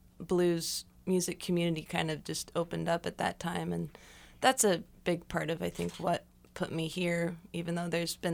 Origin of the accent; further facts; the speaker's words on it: Overland Park, Kansas, United States; Well, I'm from Overland Park and went to school at Shawnee Mission South.